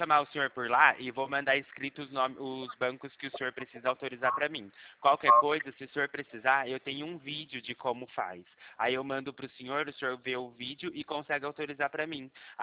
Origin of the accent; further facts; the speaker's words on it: Limeira, São Paulo, Brazil; Eu sou de Limeira, interior